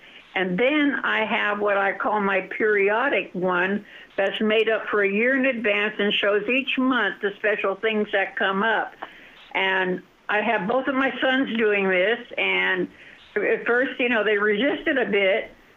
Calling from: Fountain Valley, California, United States; I'm calling from Fountain Valley.

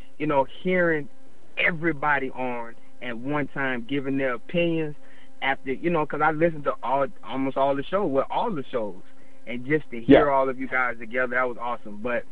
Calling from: Florida, United States; from South Florida.

